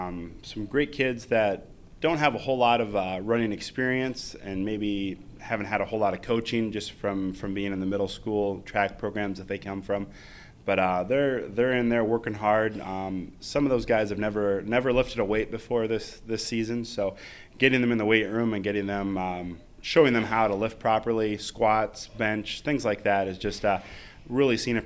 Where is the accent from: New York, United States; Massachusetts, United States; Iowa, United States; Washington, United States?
Iowa, United States; I'm originally from Northwest Iowa.